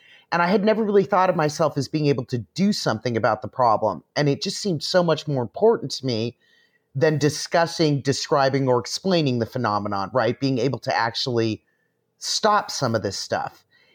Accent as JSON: {"language": "English", "town": "Palm Springs", "region": "California", "country": "United States", "tie": "born or raised there", "said": "I grew up actually in Palm Springs, California. My dad was the mayor of Palm Springs, California, if you can believe it, back in the 1970s"}